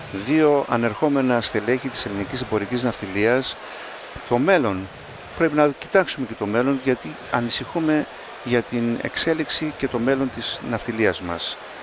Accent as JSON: {"language": "Greek", "town": "Kasos", "region": "South Aegean", "country": "Greece", "said": "Εγώ είμαι από την Κάζο"}